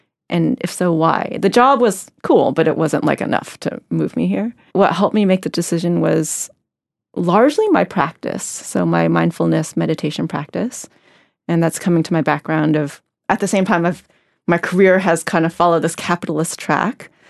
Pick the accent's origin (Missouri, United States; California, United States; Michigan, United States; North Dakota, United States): California, United States; Los Angeles; So I grew up in Los Angeles, really like in this immigrant household that was really focused on success.